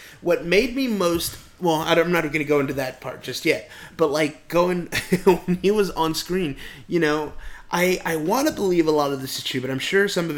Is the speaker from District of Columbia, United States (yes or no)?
no; New Orleans, Louisiana, United States; Yeah, like, I'm from New Orleans.